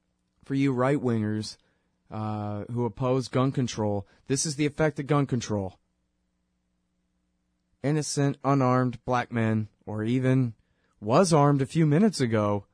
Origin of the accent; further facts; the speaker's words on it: Texas, United States; I'm not from there. I'm a Texan.